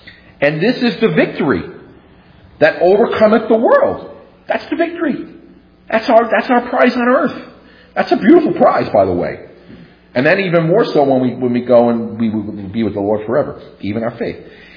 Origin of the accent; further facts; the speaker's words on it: New York City, New York, United States; I grew up in New York City. So for those of you who are as old as me, I'm 55.